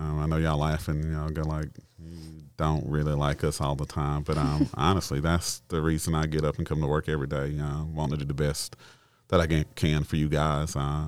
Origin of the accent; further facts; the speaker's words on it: Hartsville, South Carolina, United States; I was born right here in Hartsville, South Carolina, and attended the great Hartsville High School.